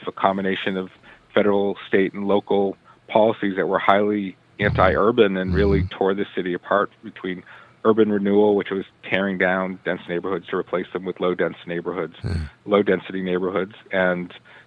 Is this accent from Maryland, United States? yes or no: no; Newton, Massachusetts, United States; also born or lived in Boston; Yeah, born in Boston, lived in Brighton as a baby. Mm-hmm. My family moved to Newton in the early 1970s. I grew up in Newton, went to Newton North.